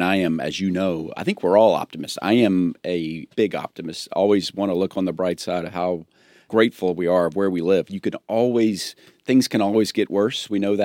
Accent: Florida, United States; So I said, tell them that we're from Florida.

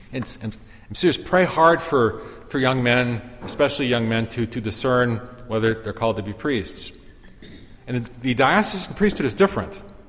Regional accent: Dearborn, Michigan, United States; born there; I was born on October 27th, 1968, in Dearborn, Michigan, in Oakwood Hospital … that's who I am.

